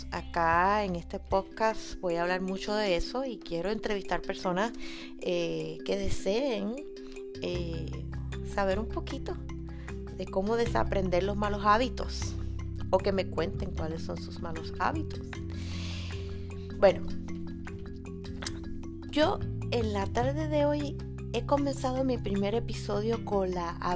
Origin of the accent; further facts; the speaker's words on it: Trujillo Alto, Puerto Rico; Nací en Puerto Rico, en el pueblo de Trujillo Alto. Allí con mi mamá y mis familiares, sobre todo con mi abuela materna